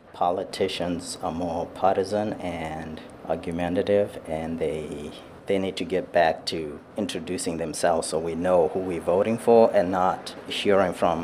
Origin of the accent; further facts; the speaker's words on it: Ann Arbor, Michigan, United States; I'm from Ann Arbor.